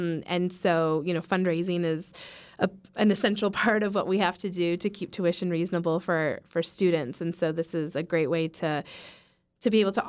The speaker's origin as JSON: {"language": "English", "town": "Juneau", "region": "Alaska", "country": "United States", "tie": "born or raised there", "said": "growing up in Juno, farm animals are quite the anomaly."}